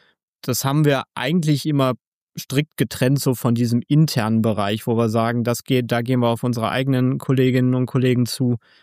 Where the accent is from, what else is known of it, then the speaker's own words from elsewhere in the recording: Wuppertal, North Rhine-Westphalia, Germany; born there; bin selber gebürtiger Wuppertaler